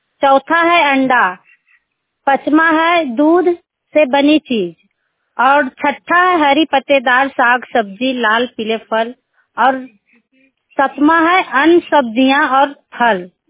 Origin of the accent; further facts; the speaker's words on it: Bihar, India; मैं नवादा जिला के रहने वाली हूँ, पकरी वर्मा प्रखंड।